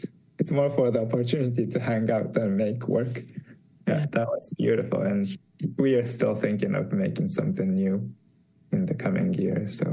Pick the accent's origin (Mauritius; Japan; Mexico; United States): Japan; I'm from Japan, and I love promoting Japanese culture.